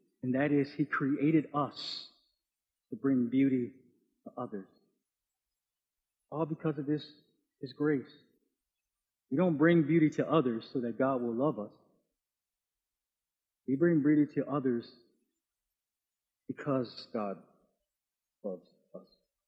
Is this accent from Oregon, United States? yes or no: no; Buffalo, New York, United States; have fond memories of our connections together at the Linwood Church of Christ where I grew up in Buffalo.